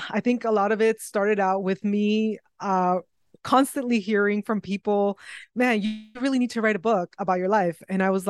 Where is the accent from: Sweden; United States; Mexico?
Mexico; Acapulco, Guerrero; I had a really hard life, you know, growing up in Acapulco, being abandoned by my mother at a young age so that she could survive and come to a new country